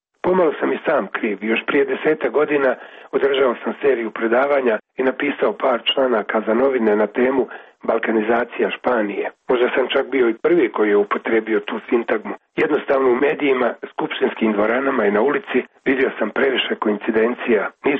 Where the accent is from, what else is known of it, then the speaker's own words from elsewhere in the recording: Sarajevo, Federation of Bosnia and Herzegovina, Bosnia & Herzegovina; sam kao dijete u Sarajevu